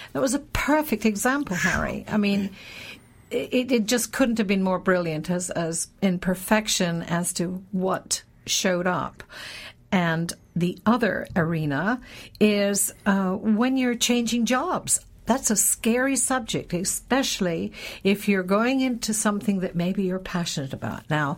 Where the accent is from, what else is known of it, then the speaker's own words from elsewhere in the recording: Scotland, United Kingdom; You know, I think about my roots. I'm from Scotland, after all.